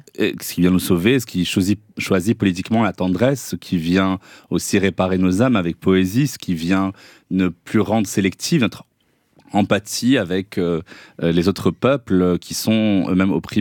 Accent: Casablanca, Casablanca-Settat, Morocco; Quand on est un jeune adolescent au Maroc, on a grandi à Casablanca

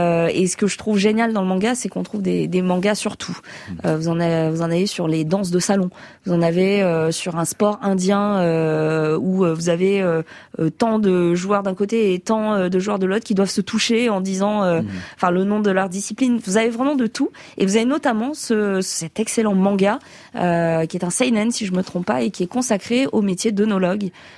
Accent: Montpellier, Occitanie, France; En plus, moi, je suis de Montpellier, alors tout ce qui est méditerranéen, on parle fort, etc.

